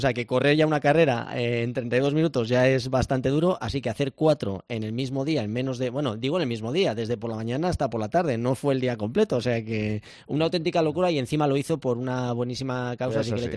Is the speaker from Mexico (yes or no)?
no; Las Rozas, Community of Madrid, Spain; Porque aparecías a las 9 de la mañana aquí en mi pueblo, bueno, Las Rozas.